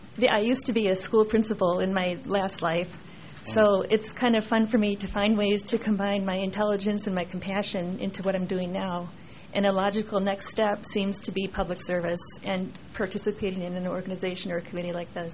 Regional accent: Wisconsin, United States; I grew up in Wisconsin and lived a pretty happy, pretty normal life until I was 35

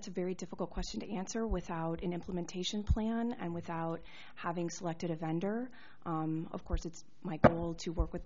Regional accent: Greendale, Wisconsin, United States; I'm born and raised in Milwaukee County, from Greendale, went to UW-Madison, then went to Northwestern for my master's.

